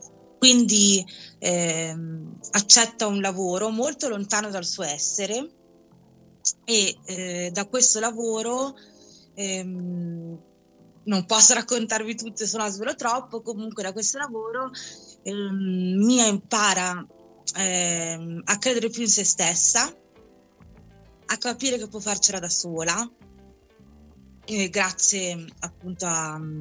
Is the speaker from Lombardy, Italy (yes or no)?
yes; Cernusco, Lombardy, Italy; now in Giaveno, Italy; Sono nata a Cernusco, in un paese in provincia di Milano, e dove ho vissuto fino a praticamente qualche mese fa, diciamo, e poi per amore mi sono trasferita a Giaveno, in provincia di Torino.